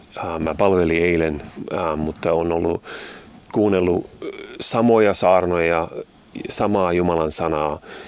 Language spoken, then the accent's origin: Finnish; Toronto, Ontario, Canada; LLC:n puhuja. Mä oon Torontosta, Ontarion osavaltiossa Kanadasta.